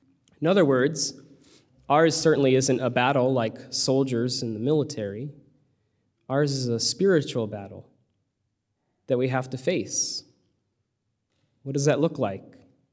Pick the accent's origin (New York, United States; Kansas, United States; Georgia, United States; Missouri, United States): Missouri, United States; St. Louis; I'm from the Archdiocese of St. Louis. I was born and raised in St. Louis. I'm one of five children.